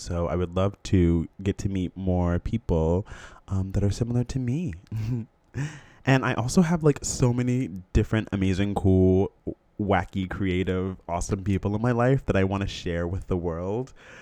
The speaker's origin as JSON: {"language": "English", "region": "Florida", "country": "United States", "tie": "born or raised there", "said": "I grew up in Florida. I have a little brother who's in high school right now."}